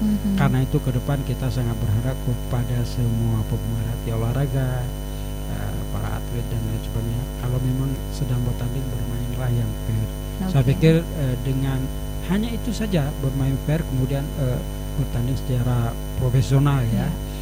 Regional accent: Banda Aceh, Aceh, Indonesia; kita orang Banda Aceh paling suka kalau Persiraja, kita orang Aceh paling suka Persiraja.

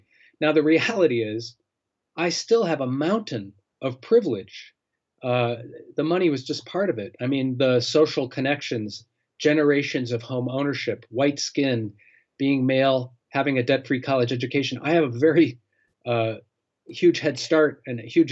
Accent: Detroit, Michigan, United States; I grew up in Detroit. I came of age in 1967 when there was the uprising in Detroit.

